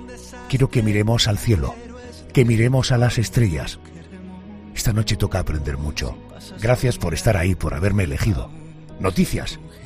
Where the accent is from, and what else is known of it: Spain